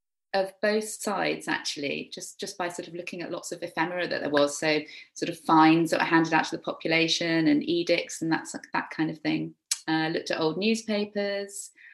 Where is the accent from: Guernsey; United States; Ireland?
Guernsey; And I grew up on Guernsey, so I already knew quite a lot about the occupation and stories that had been passed down.